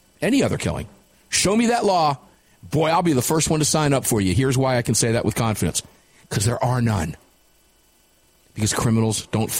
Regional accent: Michigan, United States; Yeah, in Michigan, I spent a number of years growing up in Michigan from the time I was 9 to 15. And we were plinking like crazy all the time. I fired my first gun in Michigan.

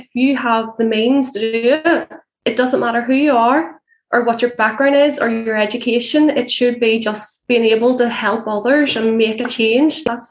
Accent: Belfast, Northern Ireland, United Kingdom; Actually, I was different. I grew up on the Shankill Road.

